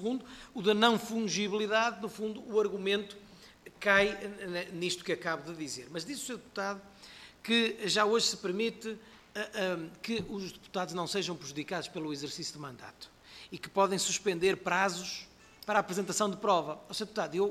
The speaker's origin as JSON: {"language": "Portuguese", "region": "Braga", "country": "Portugal", "said": "o PSD apresenta 19 deputados candidatos no distrito de Braga, que é aquele de onde eu sou oriundo."}